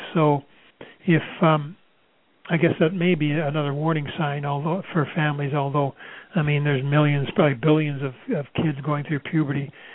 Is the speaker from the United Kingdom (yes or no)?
yes; England, United Kingdom; born there; moved away; and I was born in England.